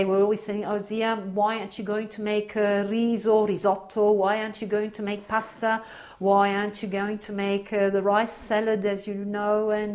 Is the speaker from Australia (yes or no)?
yes; Australia; born there; English is a second language; And I always say, I was born in Australia. I'm proud of it.